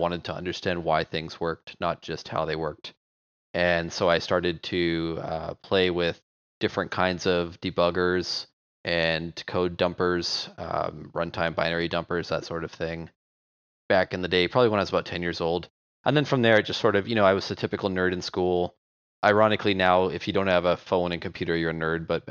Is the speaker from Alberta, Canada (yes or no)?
yes; Calgary, Alberta, Canada; now in United States; we grew up in Canada. I'm from Calgary, Canada. I'm an immigrant to the United States.